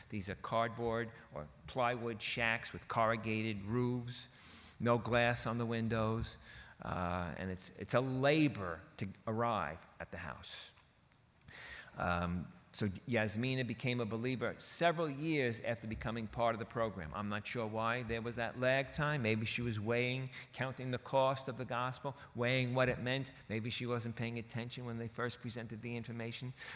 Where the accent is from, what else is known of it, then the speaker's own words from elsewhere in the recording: New Hyde Park, New York, United States; I grew up not in the Dominican Republic. I did not grow up in poverty. I grew up 45 minutes from here in New Hyde Park.